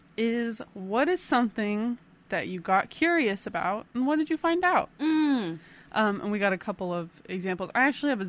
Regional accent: Seattle, Washington, United States; Yeah, so I grew up in Seattle

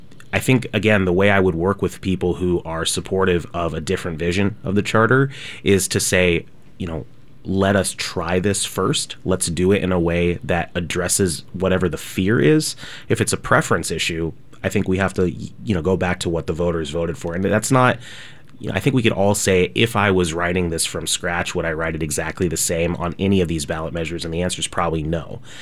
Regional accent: Portland, Oregon, United States; Yeah, so I'm originally from Overlook. I was born there.

